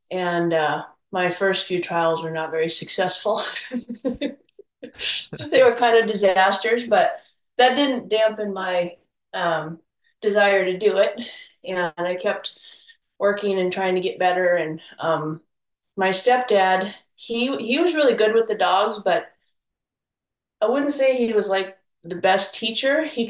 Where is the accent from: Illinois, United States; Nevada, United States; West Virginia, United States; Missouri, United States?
Nevada, United States; also born or lived in Oregon; Well, I was raised around livestock. I was born in Oregon, and then we moved down to Nevada, and my stepdad ran a pretty large ranch with sheep and cattle.